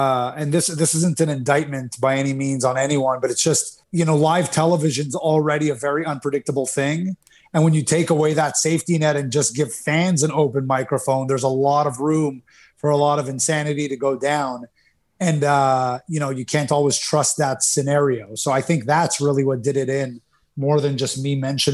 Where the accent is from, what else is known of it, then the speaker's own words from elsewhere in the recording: Canada; where I was growing up in Canada